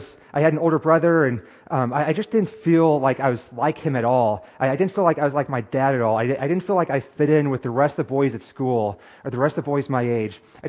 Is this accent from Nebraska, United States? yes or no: yes; Taylor, Nebraska, United States; I'm from Nebraska, born and raised. I was raised on a farm and a ranch in rural Nebraska, town of Taylor.